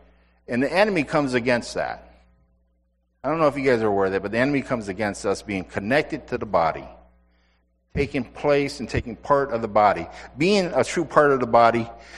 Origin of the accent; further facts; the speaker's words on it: Ireland; Being St. Paddy's Day and being Irish, I set it up in class.